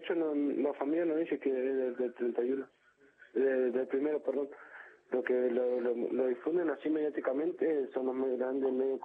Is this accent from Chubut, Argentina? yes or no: yes; Cushamen, Chubut, Argentina; vengo del pueblo de Excelencia Apartamento de Cusamen